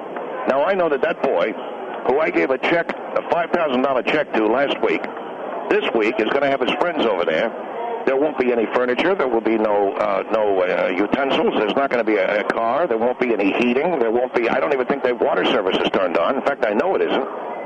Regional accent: United States; I'm a patriot. I'm an American.

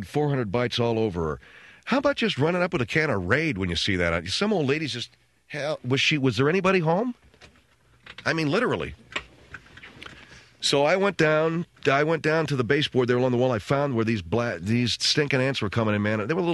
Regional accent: San Gabriel Valley, California, United States; I grew up in the San Gabriel Valley.

